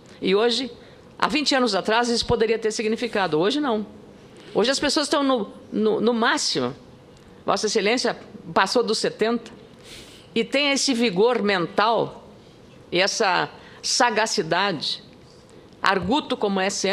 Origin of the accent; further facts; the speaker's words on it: Rio Grande do Sul, Brazil; E eu fico, como gaúcha, muito orgulhosa